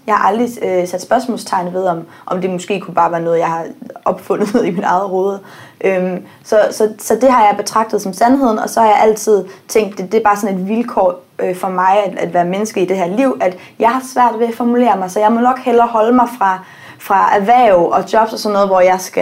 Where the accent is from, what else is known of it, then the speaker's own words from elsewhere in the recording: England, United Kingdom; Danish is a second language; now in Denmark; 16 år siden, at jeg er flyttet fra England til Danmark, der har jeg jo stadigvæk formuleringer, som går lidt skævt nogle gange, hvor jeg oversætter engelske formuleringer til dansk